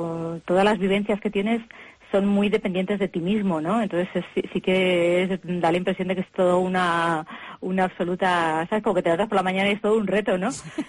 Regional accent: Madrid, Community of Madrid, Spain; Yo soy, por ejemplo, soy de Madrid, ¿no? Entonces el haber cambiado tan drásticamente de entorno, pues eso yo creo que es un poco lo que me ha costado

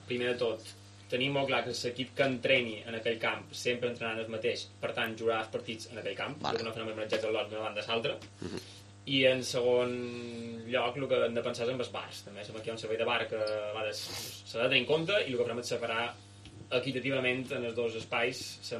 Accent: Catalonia, Spain; also born or lived in Mallorca; Jo aquí a Menorca crec que hi ha un problema i no el podran solucionar perquè és per falta de gent. Vull dir, quan jo que venc de Catalunya i he estat a Mallorca

